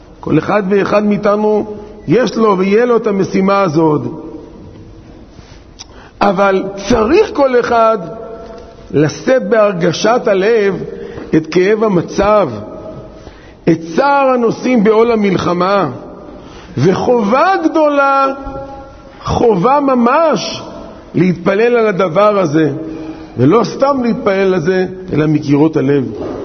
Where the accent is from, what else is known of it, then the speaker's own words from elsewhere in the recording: Jerusalem, Jerusalem District, Israel; ברוך השם, אנחנו מירושלים לא מרגישים את הטעם הזה